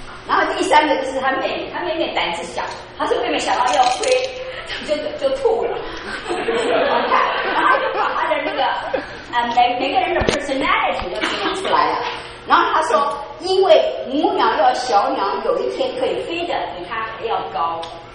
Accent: Taiwan; 不是哦，我是台湾来的，他们叫台胞

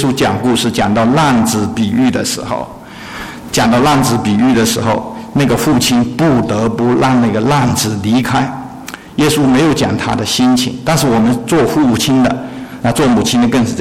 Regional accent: China; 这个后悔跟我们中国人常常理解那个后悔是不一样的意思的

